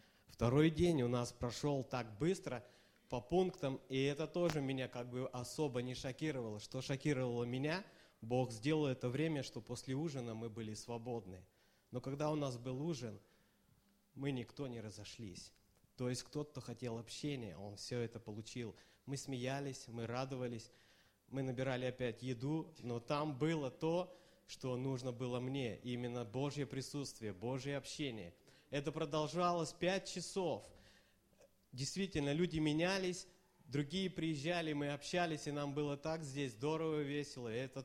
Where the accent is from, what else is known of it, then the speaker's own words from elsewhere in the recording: Helsinki, Uusimaa, Finland; Я приехал из Финляндии, из Хельсинки.